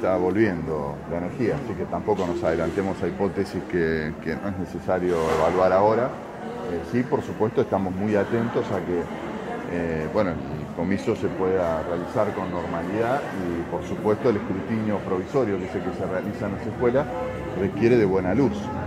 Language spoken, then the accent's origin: Spanish; Santa Fe, Argentina; como los santafesinos estamos acostumbrados